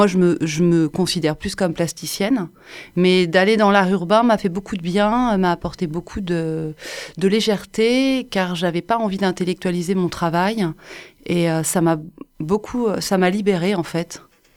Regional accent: Paris, Île-de-France, France; moved away as an adult; also born or lived in Montpellier; Une adolescence à Paris. Ouais. Et j'ai quitté Paris pour rejoindre le Sud, où j'ai fait les Beaux-Arts.

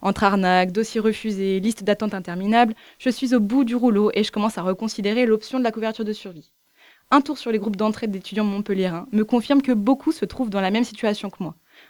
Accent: Brittany, France; Je viens de Bretagne, alors la mer à 25 degrés et l'accent chantant du sud me font rêver.

